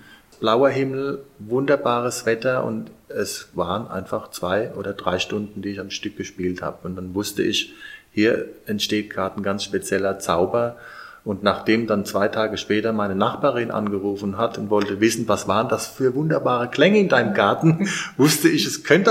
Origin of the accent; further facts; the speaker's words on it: Ludwigshafen, Rhineland-Palatinate, Germany; born there; Ich bin der gebürtiger Ludwigshäfner